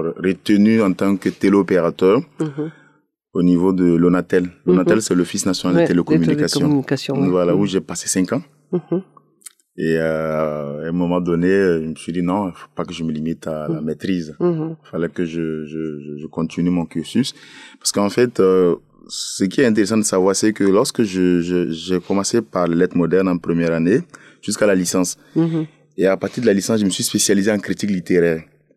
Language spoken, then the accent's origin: French; Bobo-Dioulasso, Hauts-Bassins, Burkina Faso; Je suis né à Bobo-Dioulasso, c'est la deuxième capitale du Burkina Faso.